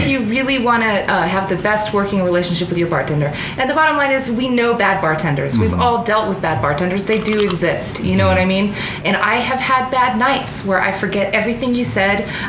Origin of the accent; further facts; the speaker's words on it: Denver, Colorado, United States; I'm from Denver, Colorado.